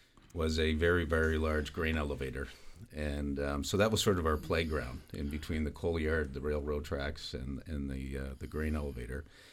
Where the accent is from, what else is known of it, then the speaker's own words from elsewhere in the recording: Halifax, Nova Scotia, Canada; I think, so that was growing up on South Bland Street in Halifax.